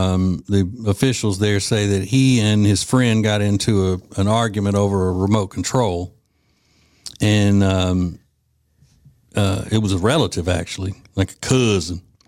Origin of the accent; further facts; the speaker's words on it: Winfield, Louisiana, United States; growing up in Winfield, Louisiana, I never knew anybody either that had gone to a kibbutz.